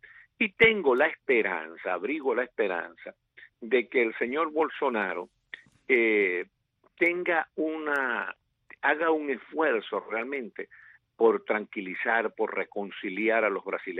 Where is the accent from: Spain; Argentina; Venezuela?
Venezuela; sino como venezolano.